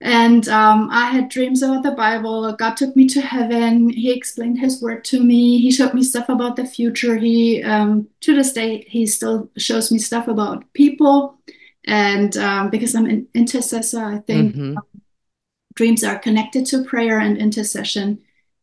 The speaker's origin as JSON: {"language": "English", "town": "Munich", "region": "Bavaria", "country": "Germany", "said": "I am from Munich, Germany. Munich is in the south, and I was born in the 70s to hippie parents."}